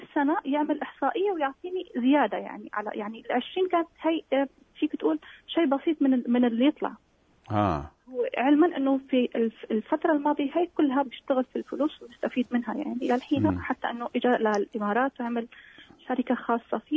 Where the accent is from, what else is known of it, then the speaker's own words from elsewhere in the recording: Syria; أنا من سوريا طبعا المبلغ كان ما يعادل تقريبا 2,000,000 ليرة سوري